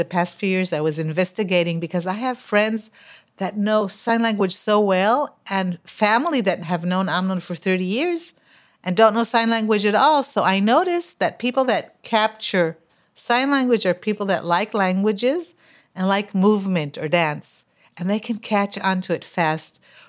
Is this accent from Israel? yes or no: yes; Israel; my parents were born in America. I grew up in Israel.